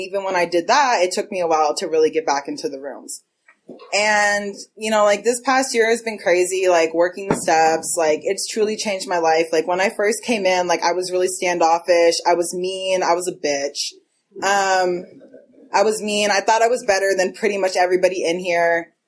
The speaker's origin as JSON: {"language": "English", "town": "Oakland", "region": "California", "country": "United States", "said": "And I'm from Oakland. I'm really from the town."}